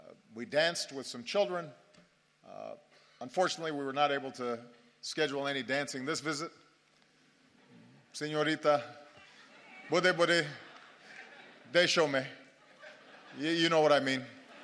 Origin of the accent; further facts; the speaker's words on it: Chicago, Illinois, United States; And he came to my hometown of Chicago.